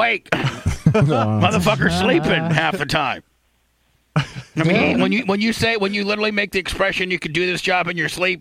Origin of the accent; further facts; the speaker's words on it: Warsaw, Masovian Voivodeship, Poland; So they did that in Warsaw. So, in seventh and eighth grade